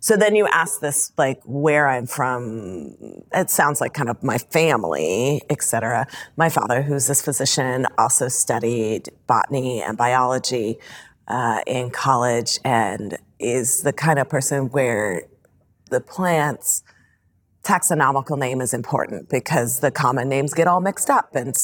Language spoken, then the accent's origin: English; California, United States; also born or lived in Denver, Colorado / Iowa City, Iowa; so I was born in Denver. But we moved to Southern California when I was a toddler. So I am a Californian by upbringing. Though then in high school, he got a new position at the University of Iowa. And so I finished high school in Iowa City, Iowa